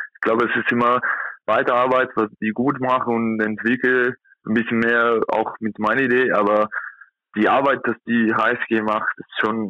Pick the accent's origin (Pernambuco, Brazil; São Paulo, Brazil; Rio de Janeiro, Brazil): São Paulo, Brazil; German is a second language; now in Germany; Ich komme aus São Paulo, das ist 12 Millionen Personen, da wohnt. Und hier in Gondas nur 80.000.